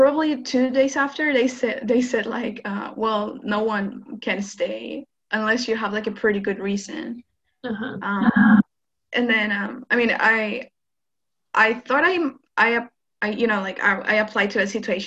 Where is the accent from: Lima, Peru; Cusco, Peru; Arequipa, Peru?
Lima, Peru; English is a second language; I'm originally from Lima, Peru.